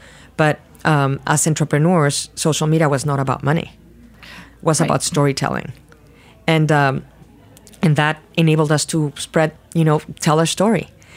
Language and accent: English; Mexico City, Mexico; I was born in Mexico City. I grew up in Mexico City. I went to university there. All my family lives there.